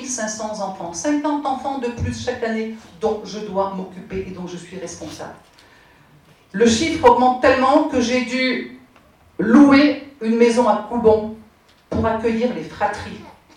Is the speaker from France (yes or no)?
yes; Auvergne-Rhône-Alpes, France; puissent revenir chez nous en Haute-Loire